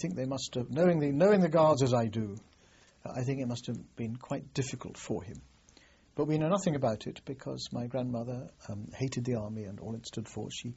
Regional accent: Redisham, East of England, United Kingdom; born there; I was born at Reddisham in Suffolk, which is East Suffolk, near the Norfolk border, in August 1938.

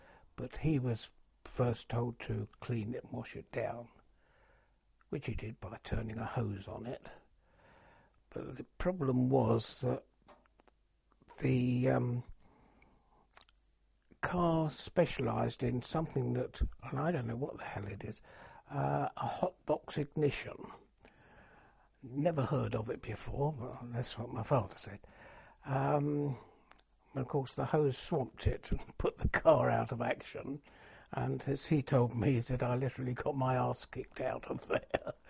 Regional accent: Mitcham, London, United Kingdom; born there; I was born in Mitcham, Surrey, in a nursing home. I can't remember the name of it. In 1921, on the 21st of February.

